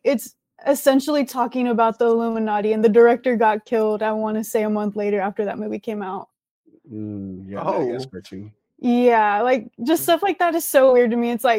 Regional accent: New Mexico, United States; It's just really small to me because I'm from New Mexico. So to me, it's like Lovington.

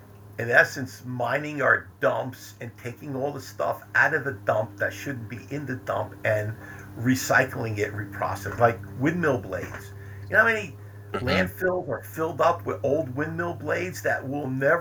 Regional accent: New Jersey, United States; I grew up in New Jersey. I still live in New Jersey. I'm 68 years old.

